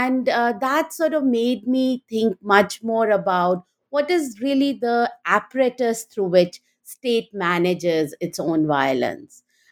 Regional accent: India; So I grew up in India and went to Delhi University, did my bachelor's, master's and MPhil in political science at First Kirori Mal College and at Delhi University.

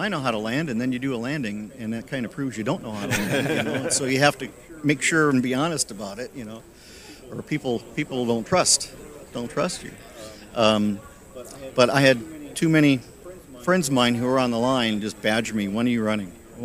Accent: New England, United States; I grew up in New England, and every time we would go, you know, to the village square

